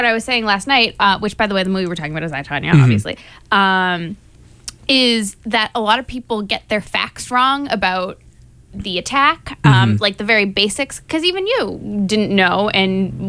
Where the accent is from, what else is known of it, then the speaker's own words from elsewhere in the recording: Massachusetts, United States; because we are from Massachusetts, right?